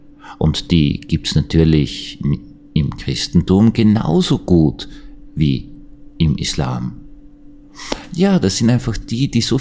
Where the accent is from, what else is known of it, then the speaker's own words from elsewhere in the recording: Vienna, Austria; Als Wiener kann ich das sagen